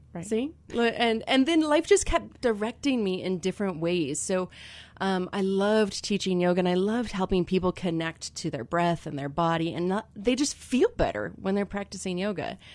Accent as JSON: {"language": "English", "town": "Grand Island", "region": "Nebraska", "country": "United States", "tie": "born or raised there", "said": "So I was born and raised in Grand Island, Nebraska, like the center of the country."}